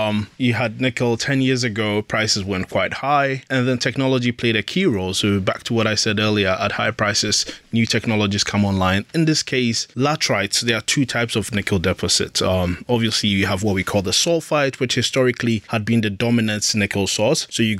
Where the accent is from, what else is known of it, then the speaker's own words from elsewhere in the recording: Ghana; even my home country, Ghana, discovered lithium